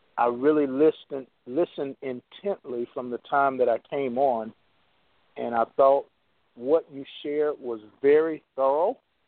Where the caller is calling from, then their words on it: Murfreesboro, Tennessee, United States; I'm from Murfreesboro, Tennessee.